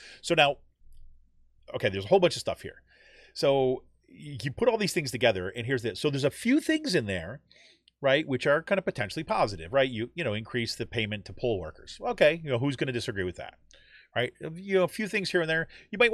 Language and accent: English; United States; But, you know, I'm an American. I'm going to vote.